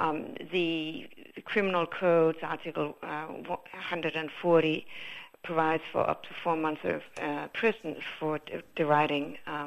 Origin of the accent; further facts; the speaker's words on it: Denmark; English is a second language; I grew up in the Danish farmland, so...